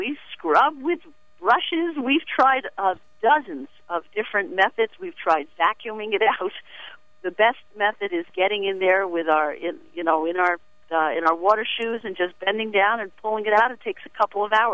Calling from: Harleysville, Pennsylvania, United States; I'm calling from Harleysville, Pennsylvania.

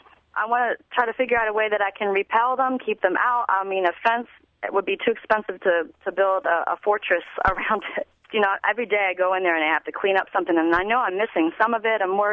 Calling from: Philadelphia, Pennsylvania, United States; I'm calling from North Philadelphia, so I'm in a very urban area

